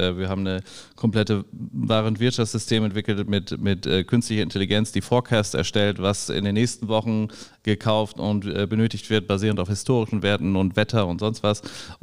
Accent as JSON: {"language": "German", "town": "Düsseldorf", "region": "North Rhine-Westphalia", "country": "Germany", "tie": "born or raised there", "also_born_or_lived": "New York / Berlin", "said": "ich komme aus Düsseldorf, ich kenne ja alle, also wenn man hier groß wird, dann hat man so sein Netzwerk aufgebaut. Ich habe auch 4 Jahre in New York gelebt und auch in Berlin."}